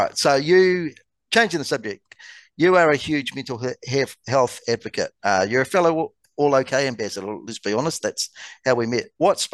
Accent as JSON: {"language": "English", "country": "Canada", "said": "and you're going to laugh at this as a Canadian"}